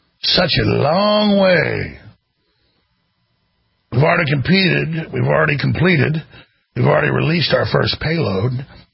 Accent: Dallas, Texas, United States; I remember looking up at the sky when growing up in Dallas, Texas as a little kid, some of my earliest memories.

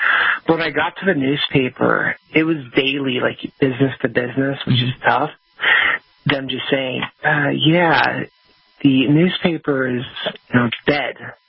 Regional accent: Portland, Oregon, United States; now in Ocean Shores, United States; I grew up mostly in Portland

